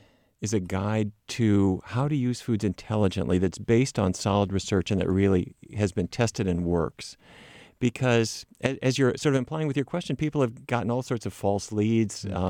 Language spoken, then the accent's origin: English; Fargo, North Dakota, United States; I grew up in Fargo, North Dakota, come from a cattle ranching family, eating 100% the wrong things.